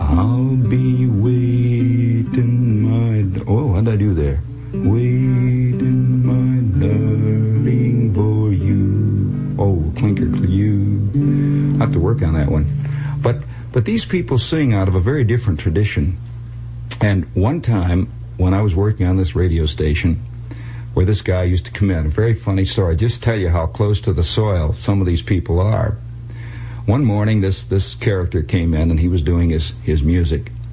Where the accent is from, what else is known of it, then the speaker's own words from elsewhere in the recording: New York, United States; You know, I'm from New York. And it's a fascinating kind of provinciality.